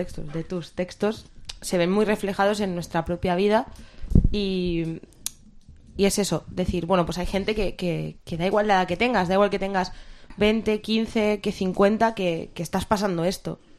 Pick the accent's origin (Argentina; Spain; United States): Spain; Badalona, Catalonia; nosotras somos de Badalona.